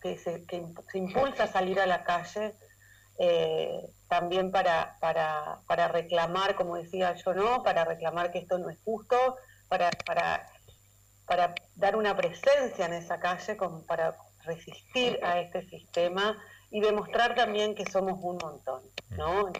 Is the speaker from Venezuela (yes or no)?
no; Argentina